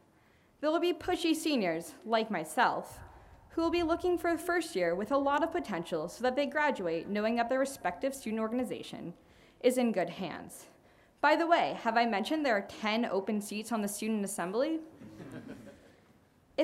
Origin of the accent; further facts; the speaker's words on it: Fort Wayne, Indiana, United States; I'm a senior from Fort Wayne, Indiana.